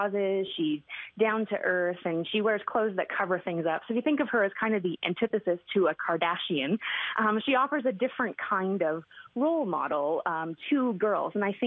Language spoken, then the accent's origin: English; Canada; I'm Canadian and I can say that Kate will be my future queen